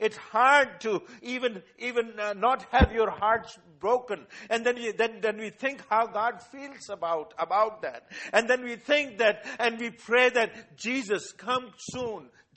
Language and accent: English; India; English is a second language; I was born and raised in India. I came and studied in America for 3 years. I was in Dallas. I was in Cincinnati. I was in North Carolina and all those areas. But I returned back.